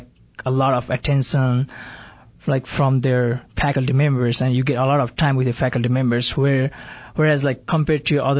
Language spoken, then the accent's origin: English; Nepal; English is a second language; moved away as an adult; I'm originally from Nepal, the central part of the country, and obviously not close to mountains. It's in the southern part, and like it's pretty hot, as in Phoenix, and no mountains, but you can still see mountains.